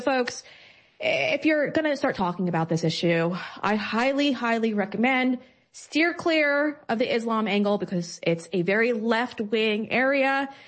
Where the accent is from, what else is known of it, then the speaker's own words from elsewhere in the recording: New York City, New York, United States; I am a New Yorker, and to sit back and watch New York City surrender to potentially a communist is absolutely gut-wrenching.